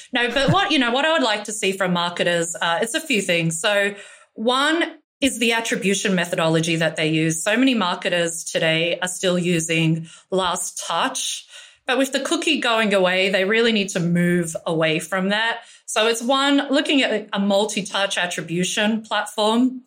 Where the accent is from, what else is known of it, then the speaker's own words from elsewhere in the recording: Melbourne, Victoria, Australia; now in New York, United States; I would have to say Melbourne, and not because I'm from Melbourne. I have lived in a lot of different cities and countries